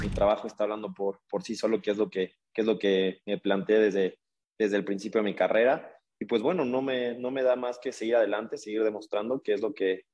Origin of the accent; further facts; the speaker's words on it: Mexico; yo como mexicano me siento orgulloso de haber nacido en este país